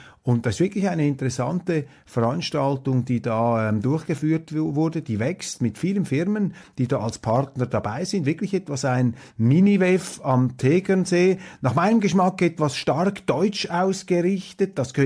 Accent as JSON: {"language": "German", "country": "Switzerland", "said": "Aber es ist natürlich für mich jetzt als Schweizer sehr, sehr interessant gewesen"}